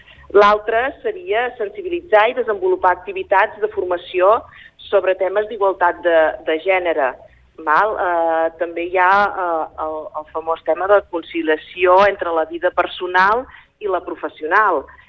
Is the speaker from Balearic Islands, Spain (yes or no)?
no; Serra de Daró, Catalonia, Spain; com vaig assumir també ser alcaldessa del meu poble, de Serra de Daró